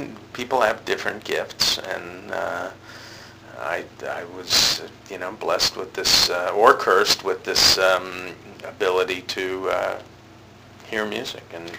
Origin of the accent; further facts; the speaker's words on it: New York, United States; I'm born and raised in New York.